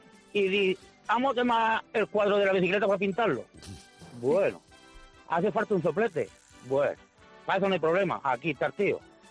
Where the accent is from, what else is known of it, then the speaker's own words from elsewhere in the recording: Linares, Andalusia, Spain; Mi madre tiene una casa de pueblo, soy de Linares.